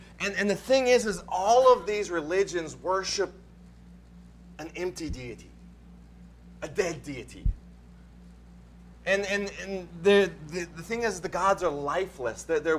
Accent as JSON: {"language": "English", "region": "Montana", "country": "United States", "tie": "born or raised there", "said": "I grew up in Montana. That's where I grew up."}